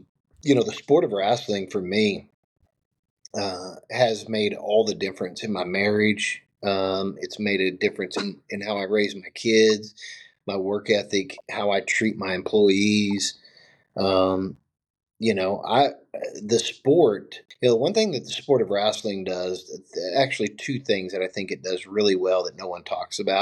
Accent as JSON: {"language": "English", "town": "Bristow", "country": "United States", "tie": "born or raised there", "also_born_or_lived": "Cleveland", "said": "So I was born and raised in Cleveland. And in the seventh grade, we left Cleveland and went to Bristow."}